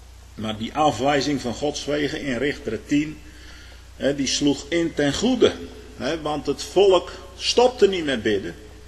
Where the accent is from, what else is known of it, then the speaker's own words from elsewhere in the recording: Netherlands; Nou wee mij, want ik ben een Nederlander.